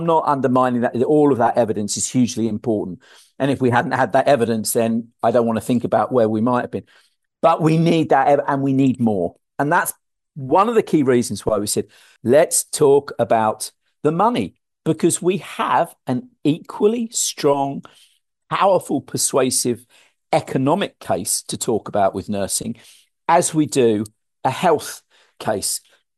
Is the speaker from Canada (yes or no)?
no; United Kingdom; But we've seen other countries, my home country, the UK, has reduced.